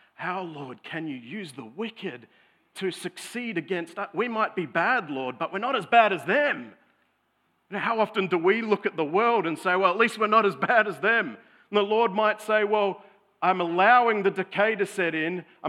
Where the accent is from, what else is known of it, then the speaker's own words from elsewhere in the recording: Australia; You know, particularly as an Aussie male, seeing someone else emote, it feels uncomfortable.